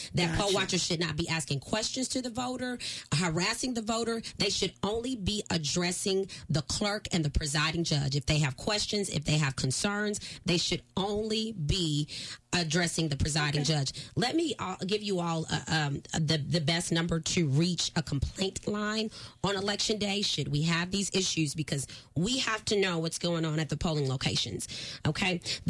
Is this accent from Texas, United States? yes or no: yes; Austin, Texas, United States; I'm from Austin, and I graduated from Texas Southern University, and my first year I didn't change my registration.